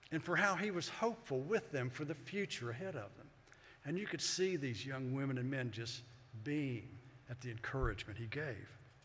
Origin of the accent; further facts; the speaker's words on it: West Virginia, United States; And I said, well, I'm from West Virginia.